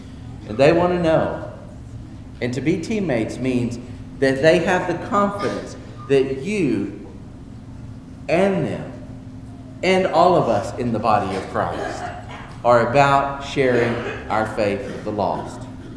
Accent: Colombia; now in United States; And it used to surprise me too when I was growing up in Colombia.

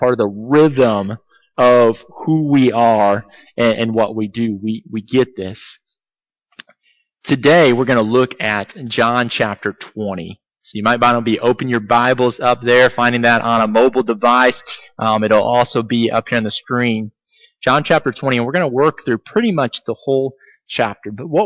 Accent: Ohio, United States; I grew up in Ohio. I have to admit, I don't get the fascination right now with blue bonnets.

